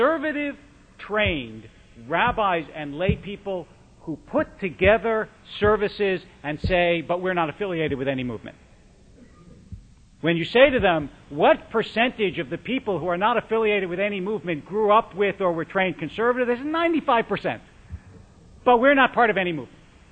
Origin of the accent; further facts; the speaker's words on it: Philadelphia, Pennsylvania, United States; Although I live on the West Coast, I grew up in Philadelphia, and this is my kind of weather